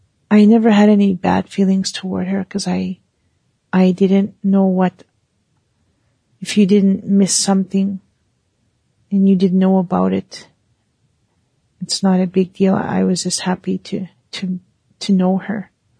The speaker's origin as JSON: {"language": "English", "town": "Onion Lake", "region": "Saskatchewan", "country": "Canada", "said": "I am from Onion Lake, Saskatchewan, and I'm Plains Cree."}